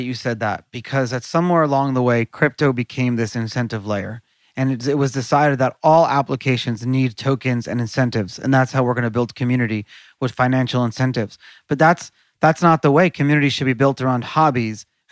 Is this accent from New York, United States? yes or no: yes; New York City, New York, United States; I grew up in New York City.